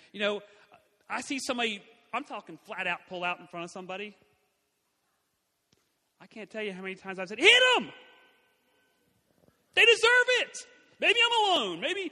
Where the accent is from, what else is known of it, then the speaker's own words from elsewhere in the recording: United States; But I'm American. I'm proud to be an American.